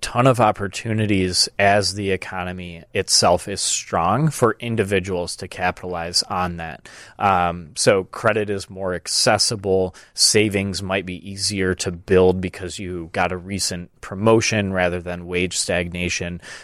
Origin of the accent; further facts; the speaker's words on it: Michigan, United States; I grew up in rural Michigan, and my joke is that my hometown had half as many people as the Merchandise Mart has people walking in and out of their doors every day. It's 5,000 people, very small, lots of corn everywhere.